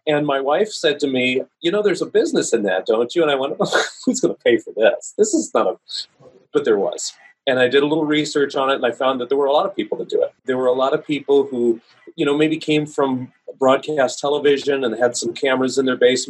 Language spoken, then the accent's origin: English; Minnesota, United States; I grew up in a little town in Minnesota, went to all 12, 13 grades in the same school, knew the same people, decided I needed to get out of there.